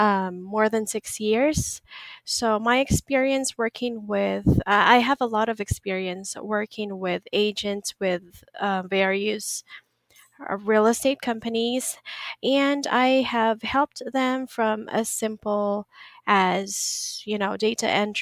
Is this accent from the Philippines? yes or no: yes; Philippines; I'm from the Philippines, and I've been in the freelancing industry for 3 years now